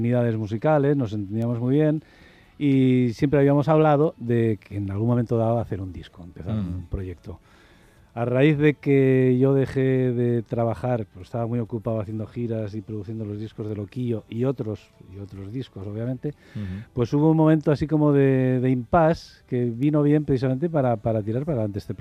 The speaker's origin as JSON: {"language": "Spanish", "town": "San Sebastián", "region": "Basque Country", "country": "Spain", "lives_now": "Barcelona, Spain", "said": "soy nacido en San Sebastián y adoptado en Barcelona."}